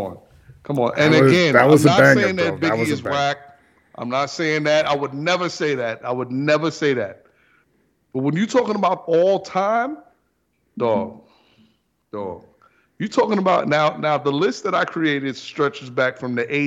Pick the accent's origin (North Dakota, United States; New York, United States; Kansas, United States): New York, United States; Brooklyn; And I am from Brooklyn. And I know I just committed treason.